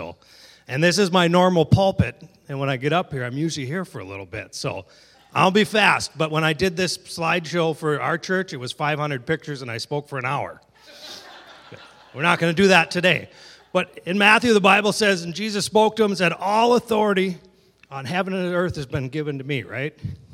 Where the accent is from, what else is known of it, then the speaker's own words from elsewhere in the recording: India; We grew up in India, so it isn't like going on a mission trip.